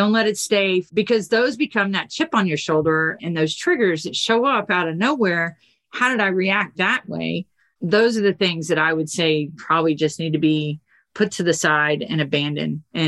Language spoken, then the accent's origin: English; Florida, United States; also born or lived in Colorado; In a team of 60, we had two native Floridians and a team of 65 sitting in Florida. And I happened to be one of them who had just moved from Colorado.